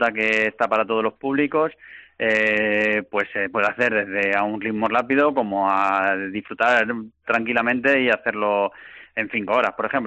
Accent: Castilla-La Mancha, Spain; yo en mi pueblo es bastante buena la comunicación, estamos muy cerca de Talavera, de Toledo, incluso de Madrid, por buenas carreteras, pero nos falta la velocidad de Internet.

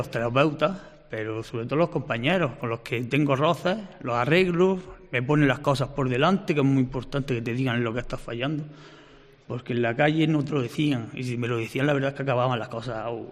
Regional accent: Cañas, Andalusia, Spain; Soy de Cañas, un pueblecito de la Alpujarra.

